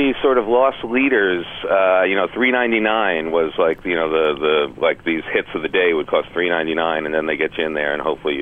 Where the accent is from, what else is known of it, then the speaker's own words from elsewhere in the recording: Bronx, New York, United States; born there; moved away as an adult; now in Los Angeles, United States; That's right. I was born in the Bronx.